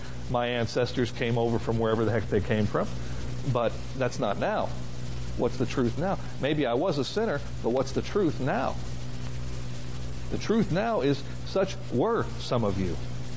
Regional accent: United States; the believers in Ireland who get these tapes make fun of us Americans because we say things like, "I'm Irish."

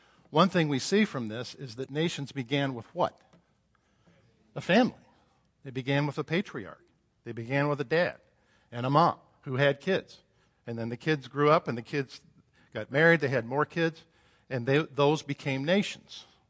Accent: United States; I felt like as a Christian, I was as responsible to do things to help my country, to stand up as an American and change the government of my country by preaching God's word

